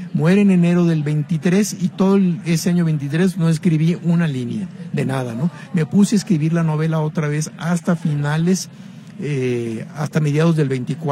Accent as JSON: {"language": "Spanish", "town": "Tequila", "region": "Jalisco", "country": "Mexico", "said": "Yo soy católico, de Tequila, y la gente me ha preguntado, ¿qué tiene que hacer un mexicano de Tequila escribiendo sobre judíos, no?"}